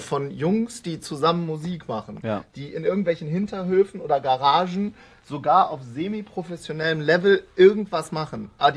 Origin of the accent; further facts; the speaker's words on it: Wuppertal, North Rhine-Westphalia, Germany; Ich komme ja aus Wuppertal